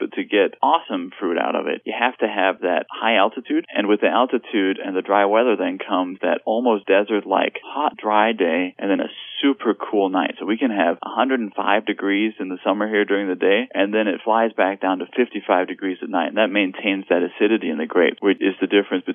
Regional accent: Denmark; now in United States; We grew up in Denmark, and driving to Spain was like a long weekend

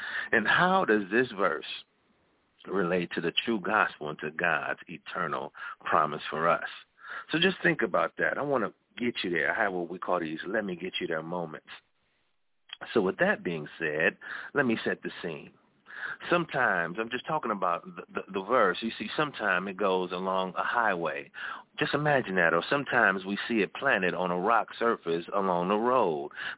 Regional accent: Detroit, Michigan, United States; I hail here from Detroit, Michigan, where it's 50 degrees one day, then 100 the next.

